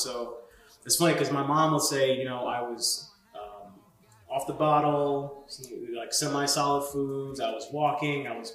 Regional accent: Connecticut, United States; But no, I'm from Connecticut. Born in the 80s, single Black mom in a not so progressive, state back then.

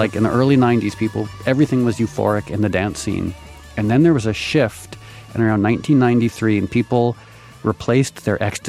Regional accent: New England, United States; It's like maybe it's also a byproduct of growing up in New England

